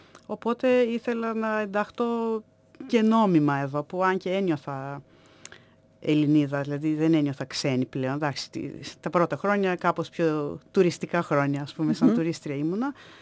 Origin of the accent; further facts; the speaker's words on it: Turkey; now in Greece; Ούτε και επειδή είμαι από την Τουρκία.